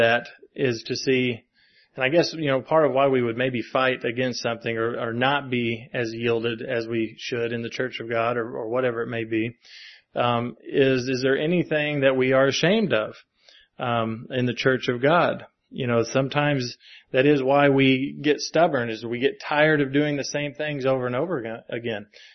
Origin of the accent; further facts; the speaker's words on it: Kentucky, United States; moved away as an adult; I'm from Kentucky, and this is where I grew up. I lived there for 27 years. Now I've lived here for whatever.